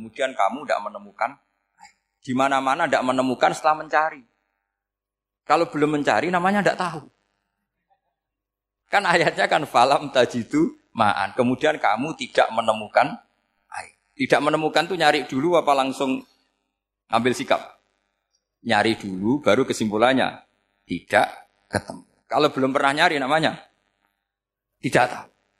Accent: Rembang, Central Java, Indonesia; saya orang Rembang. Hidup di Jogja ya manfaat

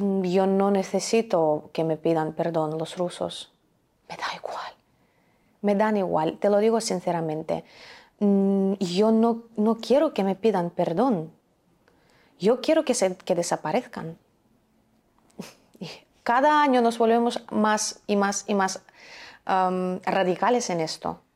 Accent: Ukraine; Yo soy ucraniana y me educaron así

